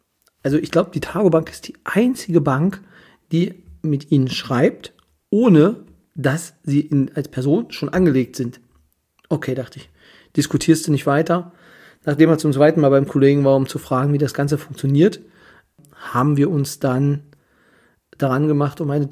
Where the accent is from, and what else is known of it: Kyritz, Brandenburg, Germany